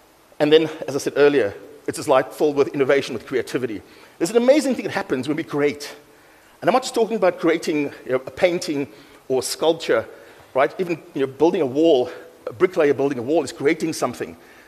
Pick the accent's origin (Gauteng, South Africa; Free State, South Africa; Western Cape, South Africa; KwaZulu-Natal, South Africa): Western Cape, South Africa; Mitchell's Plain; So I grew up in Mitchell's Plain